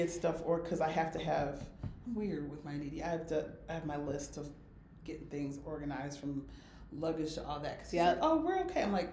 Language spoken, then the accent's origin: English; Little Rock, Arkansas, United States; I probably would have had some fun, but I just never did. I grew up in Little Rock, so.